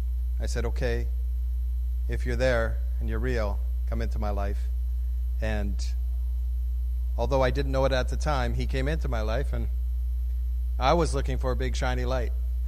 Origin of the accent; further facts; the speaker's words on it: Fort St. John, British Columbia, Canada; Actually, I grew up in Fort St. John, and I was a redneck.